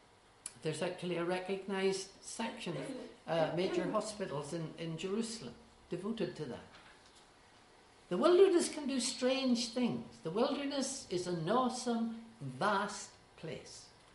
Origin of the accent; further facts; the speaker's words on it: Ballymena, Northern Ireland, United Kingdom; hyperthrall is not a word we used a lot growing up in Ballymena.